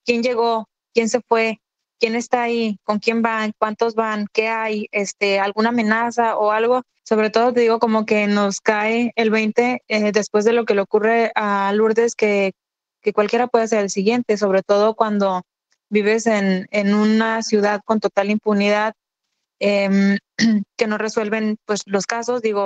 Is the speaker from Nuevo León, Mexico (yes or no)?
no; Michoacán, Mexico; Yo soy de Michoacán, me ha tocado ser testigo de algunas situaciones muy difíciles y complicadas